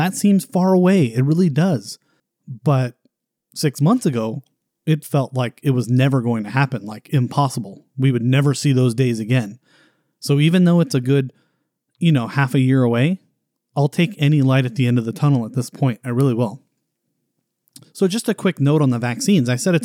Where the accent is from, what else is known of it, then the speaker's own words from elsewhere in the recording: United States; Being an American, we just want freedom.